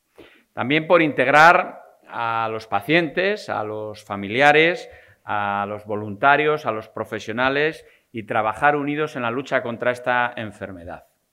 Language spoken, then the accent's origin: Spanish; Salamanca, Castile and León, Spain; soy salmantino